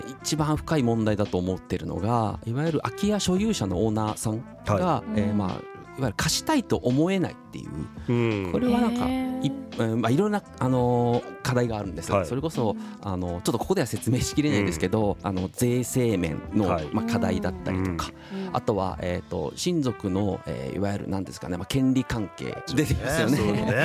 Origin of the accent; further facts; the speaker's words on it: Chofu, Tokyo, Japan; あのまあ自分の地元の街でまあそれをやってみたいなっていうところで